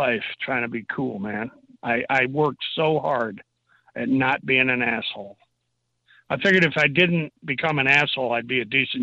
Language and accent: English; New York, United States; as a kid, I grew up in Northern New York